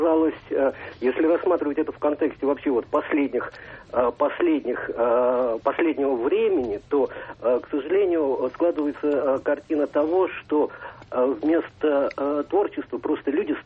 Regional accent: Moscow, Russia; я из Москвы.

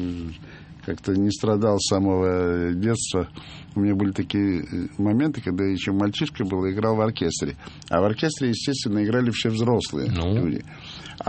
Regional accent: Crimea, Ukraine; born there; я родился в Крыму, я очень люблю Крым

